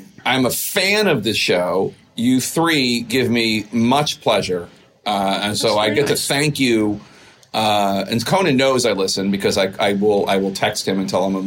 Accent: Philadelphia, Pennsylvania, United States; It's good, but it's also funny because I'm from Philly and they make a big effort to do the Delaware County accents. It's good. It's just funny to those of us from the region

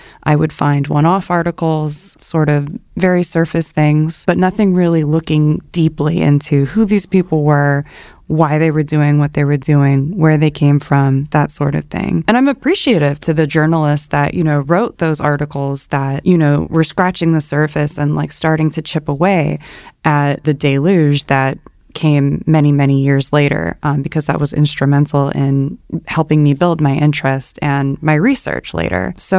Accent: Los Angeles, California, United States; I grew up in the Los Angeles area, and ever since I was a little kid, I heard about deputy gangs from older children on the playground

